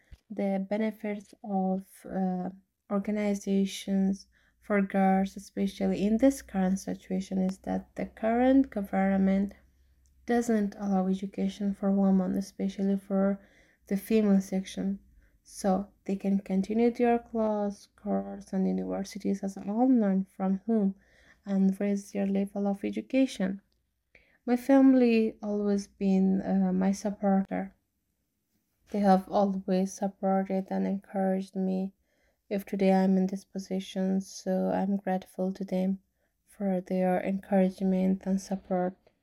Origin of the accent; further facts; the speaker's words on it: Wardak, Afghanistan; English is a second language; also born or lived in Kabul; I was born in Kabul, Afghanistan, and live in Kabul. I'm from Wardak province, Pashtun and Muslim, alhamdulillah. I'm almost 19 years old